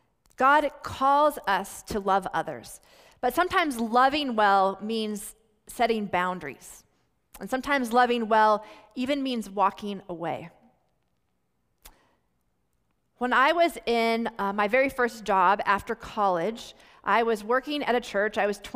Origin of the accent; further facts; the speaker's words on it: Oregon, United States; When I was in the ninth grade, I was in high school growing up on the Oregon coast